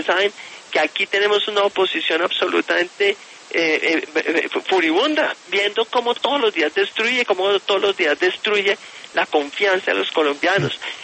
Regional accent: Colombia; Y estamos haciendo muchas cosas valiosas como nación, como colombianos.

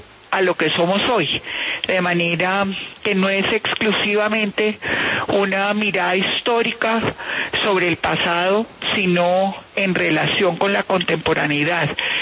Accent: Cali, Valle del Cauca, Colombia; accent: caleño; now in Bogotá, Colombia; yo sí tengo mi acento caleño, y cuando voy a mi tierra pues se me pega más, pero la verdad es que yo estudié acá en Bogotá y pues mucha gente me dice, no, usted habla como neutro, no tiene el arrastrado ayuno, pero cuando estoy en mi ciudad se me pega.

